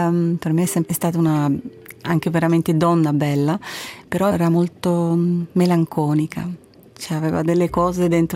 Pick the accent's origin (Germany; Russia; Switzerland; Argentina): Switzerland; Zurich; Sono molto legata a Zurigo, non so, mi piace, cioè mi sento, penso che sia per noi di seconda generazione.